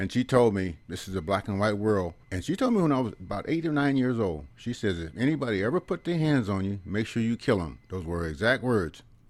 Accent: Fresno, California, United States; But as a black person growing up in West Fresno, when you got a new pair of shoes, which you earned

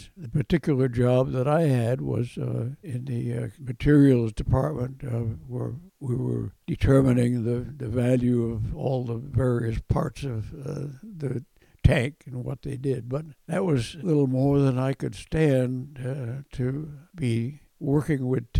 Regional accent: Vermont, United States; We got down to 42 below zero one time there that I remember, and that's pretty chilly.

